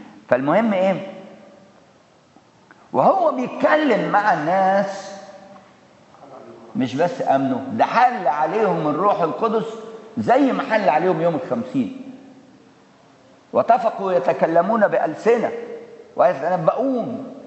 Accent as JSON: {"language": "Arabic", "country": "Egypt", "said": "إحنا كمصريين إحنا ملناش دعوة لا بلي. إحنا لا من نسل اليهود ولا من نسل المسلمين،"}